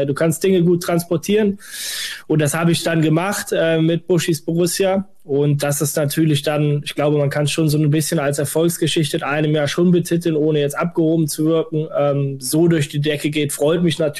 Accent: Westerwald, Germany; born there; ich komme gebürtig aus dem Westerwald. Das ist so, sage ich mal, eine gute Autostunde bis anderthalb zum Borussia-Park entfernt.

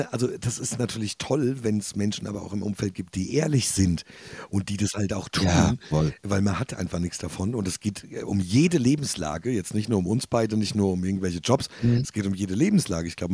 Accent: Hesse, Germany; auf jeden Fall ist es in meiner Region städtischer als bei dir, mein Freund. Aber gut, ich komme aus dem Raum Frankfurt und bin jetzt 29 Jahre alt.

